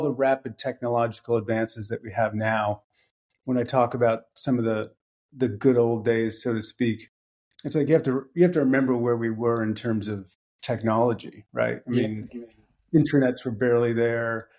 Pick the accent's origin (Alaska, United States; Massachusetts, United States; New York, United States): New York, United States; Syracuse; originally starting in my hometown in Syracuse, New York, for a couple of years, and then moved to New York City at the end of 98.